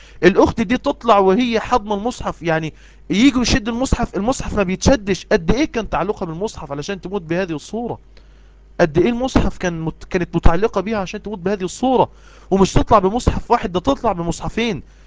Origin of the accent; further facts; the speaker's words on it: Egypt; أنت منين؟ قلت له إحنا من مصر.